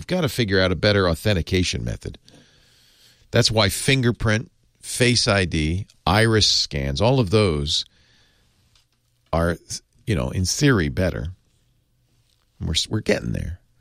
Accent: Rhode Island, United States; I grew up in the East Coast, so I know what you mean. I grew up in Rhode Island.

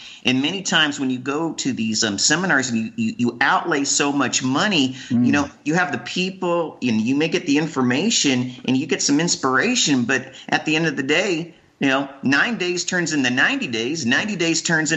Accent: Garland, Texas, United States; also born or lived in Denton / Dallas / Austin; I grew up in Texas. So when I get to hear you talk, I just think memories flood my mind of growing up in Garland, living in Denton and Dallas and Austin.

